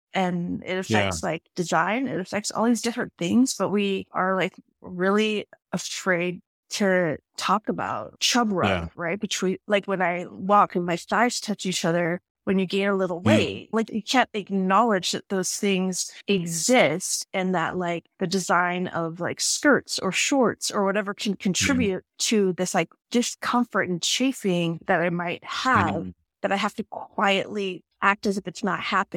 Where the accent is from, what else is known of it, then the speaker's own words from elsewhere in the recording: Alaska, United States; So I'm from Alaska. I'm from a village in Northwest Alaska. I'm Inupiat, which is a particular, like a more specific way of saying Inuit.